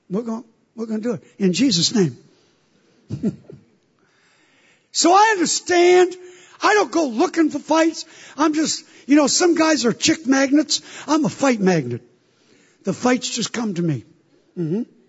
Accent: New York, United States; Church is great. I'm from New York. I'm just passing through.

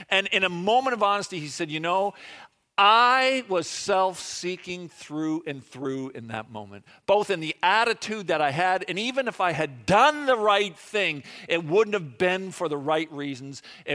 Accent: Charlottetown, Prince Edward Island, Canada; I grew up in Charlottetown, in case you didn't know.

